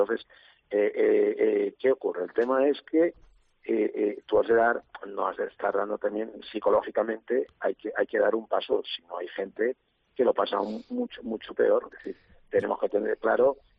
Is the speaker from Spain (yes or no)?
yes; Valencian Community, Spain; que se den cuenta de cómo somos los valencianos.